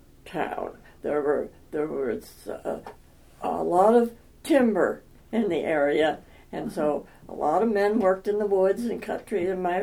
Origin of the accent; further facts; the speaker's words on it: Endeavor, Pennsylvania, United States; born there; I was born in 1919 in Forest County, Pennsylvania.